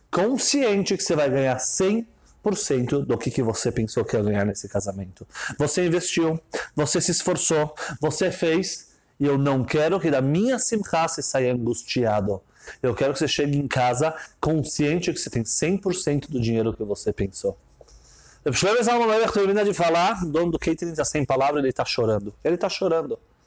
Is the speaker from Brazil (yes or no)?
no; Jerusalem, Jerusalem District, Israel; Eu sou de Jerusalém, eu não sou de Tveria.